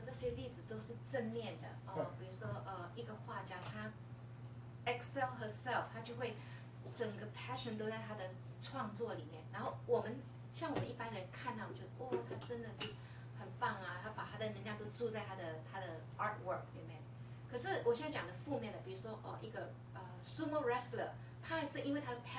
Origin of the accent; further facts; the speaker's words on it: Malaysia; 就是我是马来西亚来的嘛